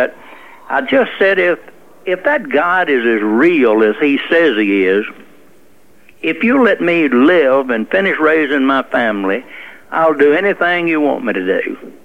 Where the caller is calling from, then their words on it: Monroe, Louisiana, United States; From Monroe, Louisiana.